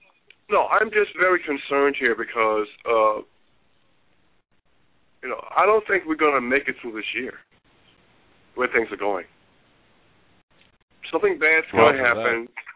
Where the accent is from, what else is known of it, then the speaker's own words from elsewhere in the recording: South Carolina, United States; And I was born and raised. I'm from South Carolina.